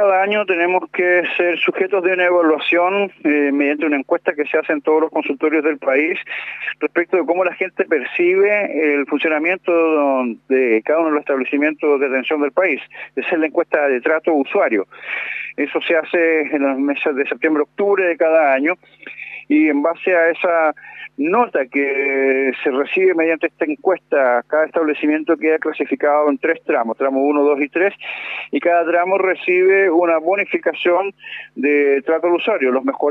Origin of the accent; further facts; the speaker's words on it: Chile; nos decepciona como trabajadores, como chilenas, como chilenos